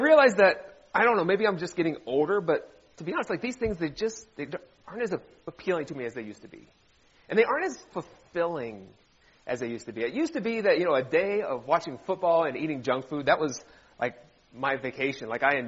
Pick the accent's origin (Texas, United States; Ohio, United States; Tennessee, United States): Ohio, United States; moved away as an adult; now in Virginia, United States; So I had the wonderful pleasure of traveling to my home state of Ohio over Christmas.